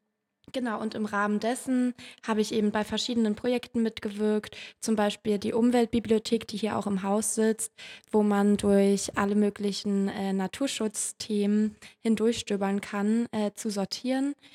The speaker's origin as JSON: {"language": "German", "town": "Potsdam", "region": "Brandenburg", "country": "Germany", "tie": "born there", "said": "Und außerdem wohne ich in Potsdam und bin sogar gebürtige Potsdamerin."}